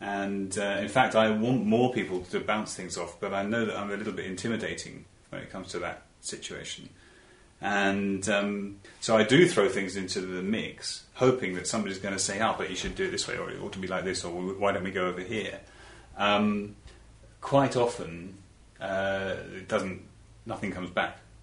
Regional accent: Redhill, South East England, United Kingdom; I was born in Redhill, not far from here in Surrey, a railway town

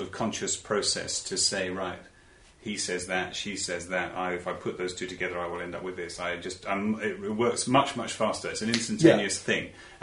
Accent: Redhill, South East England, United Kingdom; I was born in Redhill, not far from here in Surrey, a railway town

